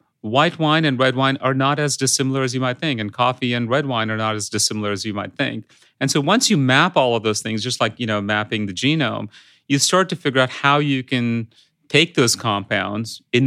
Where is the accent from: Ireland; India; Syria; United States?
India; English is a second language; I grew up in India as a child of American pop culture. In fact, that's how I learned English. Like, I didn't learn it at schools.